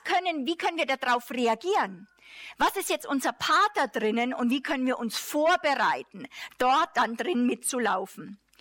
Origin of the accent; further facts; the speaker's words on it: Germany; Sind die Deutschen da? Wir hören das auch als Deutsche, weil wir sind nicht nur Privatpersonen, sondern Gott hat uns einen Platz in Nationen gegeben